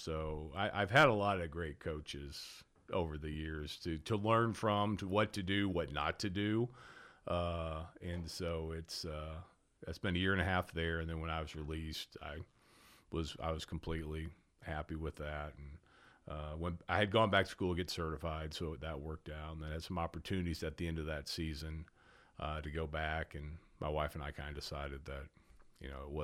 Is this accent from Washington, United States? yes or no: no; Jefferson City, Missouri, United States; we moved back to my mom's hometown, which was Jefferson City, Missouri. Mm-hmm. And so I grew up in Missouri